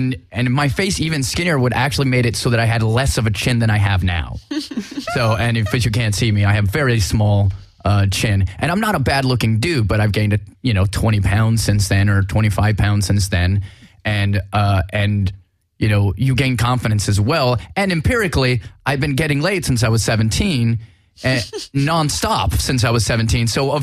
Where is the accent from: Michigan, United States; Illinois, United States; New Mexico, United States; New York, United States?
New Mexico, United States; Albuquerque; Oh, I'm from Albuquerque, New Mexico.